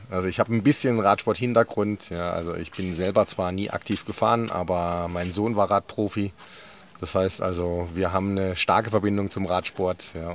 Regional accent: Freiburg, Baden-Württemberg, Germany; Aus Freiburg.

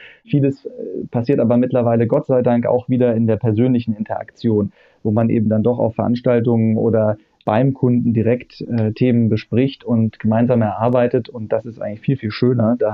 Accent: Hamburg, Germany; born there; bin gebürtiger Hamburger.

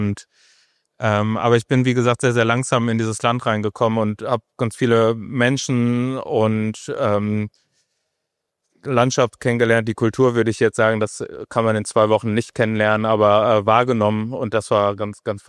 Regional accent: North Rhine-Westphalia, Germany; ich komme auch aus dem Ruhrgebiet und da gibt es ja nur Straße, also es gibt auch Wälder, es gibt sehr, sehr viele Wälder

